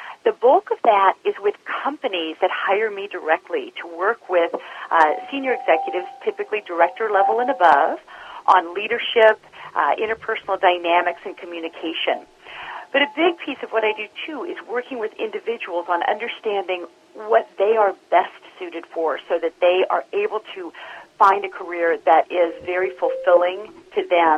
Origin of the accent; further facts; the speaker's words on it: Midwest, United States; now in New York, United States; and I grew up in the Midwest, and I moved to New York, sort of the classic, here I am in New York City, ready to do theater.